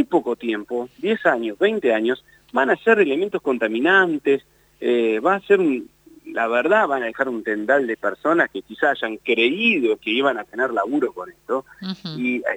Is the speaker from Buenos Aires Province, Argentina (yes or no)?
no; Comodoro Rivadavia, Chubut, Argentina; born there; moved away; con Comodoro Rivadavia, que yo soy nacido ahí, soy nacido en Radatili, pero bueno, ya hace años que vivo por acá.